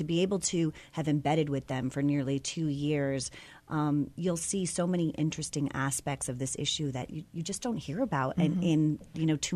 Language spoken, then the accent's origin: English; Brookfield, Connecticut, United States; So we had, and I'm from Brookfield, Connecticut. So I'm in the town that's right next to Newtown.